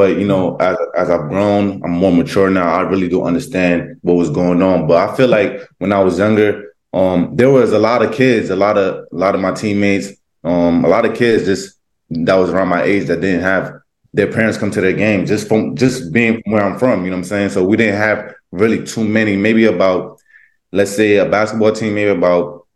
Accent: New Jersey, United States; I mean, I'm from Jersey. We don't call it bodegas.

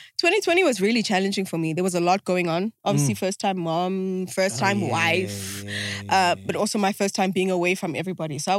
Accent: Berea, Gauteng, South Africa; But I grew up in Berea, Pilbro.

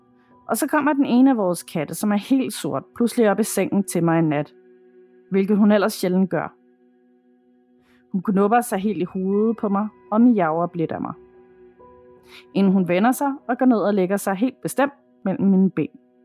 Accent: Thailand; now in Denmark; Jeg er nemlig opvokset med det på grund af min buddhistiske mor. Vi er nemlig fra Thailand

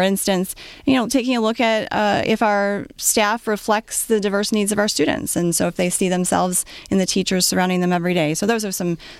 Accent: Lake Orion, Michigan, United States; I saw a lot of what I recognized growing up in Lake Orion Schools. I also had the perspective of being outside of the state.

